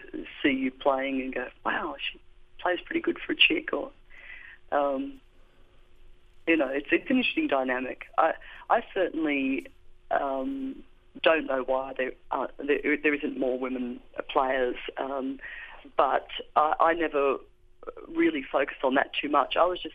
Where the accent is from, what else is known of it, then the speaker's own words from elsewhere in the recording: Melbourne, Victoria, Australia; I certainly had no female role models at all growing up in Melbourne, Australia.